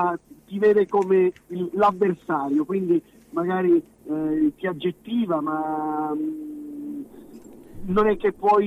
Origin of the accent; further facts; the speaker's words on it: Castrovillari, Calabria, Italy; sono nato e cresciuto qui a Castrovillari.